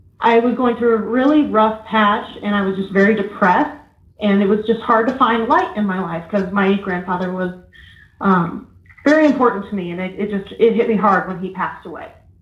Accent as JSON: {"language": "English", "town": "Kansas City", "region": "Missouri", "country": "United States", "said": "I'm from Kansas City."}